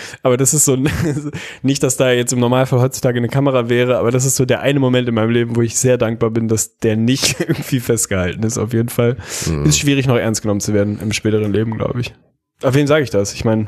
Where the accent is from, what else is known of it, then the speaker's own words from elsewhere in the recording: Lüneburg, Lower Saxony, Germany; ich bin in Lüneburg groß geworden, ich kenne fast jeden Menschen, der in meinem Alter war, da auf irgendeine Art und Weise.